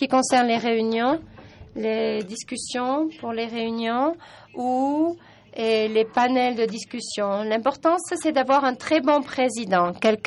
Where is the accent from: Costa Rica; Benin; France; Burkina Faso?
Costa Rica; French is a second language; je suis de Costa Rica.